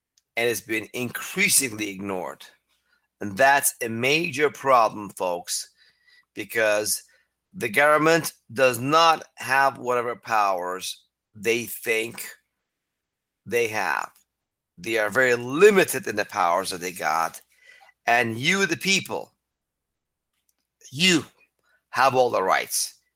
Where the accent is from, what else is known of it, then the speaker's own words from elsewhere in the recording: Iran; now in United States; I'm an immigrant from Iran, folks. I came here in 1977 to the land of the free and the home of the brave